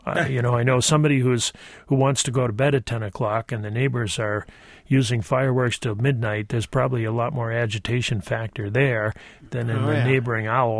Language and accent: English; New Hampshire, United States; I'm actually from New Hampshire, just north of Massachusetts, and a lot of us New Hampshire folks felt about Massachusetts kind of the way a lot of Wisconsin folks feel about Chicago and Illinois.